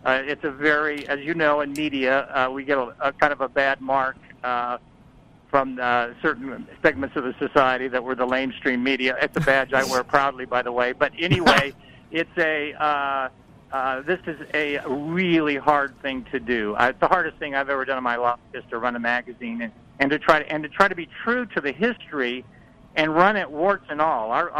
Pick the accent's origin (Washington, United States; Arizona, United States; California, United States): Arizona, United States; Kingman; I grew up in Kingman, Arizona, on Route 66.